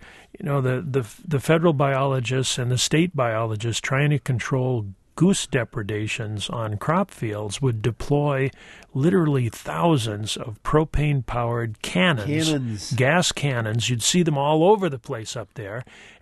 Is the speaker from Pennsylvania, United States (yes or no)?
no; New Hampshire, United States; I'm actually from New Hampshire, just north of Massachusetts, and a lot of us New Hampshire folks felt about Massachusetts kind of the way a lot of Wisconsin folks feel about Chicago and Illinois.